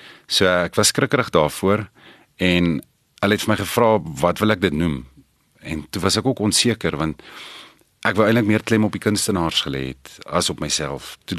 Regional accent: Polokwane, Limpopo, South Africa; moved away as an adult; now in Pretoria, South Africa; Ek is nou in Pretoria al seker vir 22 jaar, direk na skool hiernatoe gekom. Ek is oorspronklik van Pietersburg af en dit is eintlik maar daar in my hoërskoolloopbaan wat dit al begin het.

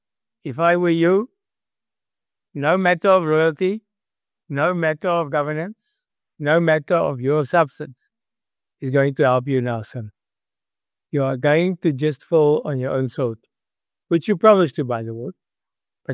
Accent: South Africa; As a human being, as a South African, Mr. Ramaphosa Matamela, can't you see the sign?

